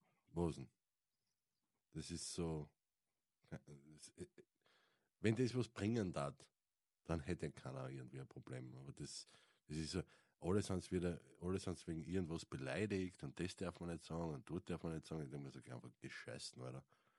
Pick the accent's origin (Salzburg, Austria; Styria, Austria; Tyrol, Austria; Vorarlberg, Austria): Styria, Austria; also born or lived in Vienna / Carinthia; ich bin aus der St. Eiermark, war 5 Jahre in Wien und wohne jetzt mittlerweile fast seit 20 Jahren in Kärnten. Also ich kann kein schönes Deutsch sprechen.